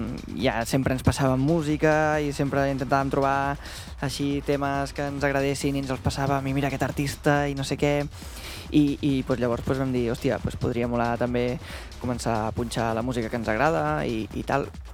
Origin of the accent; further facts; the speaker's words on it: Guardiola de Berguedà, Catalonia, Spain; Sí, jo sóc de Guardiola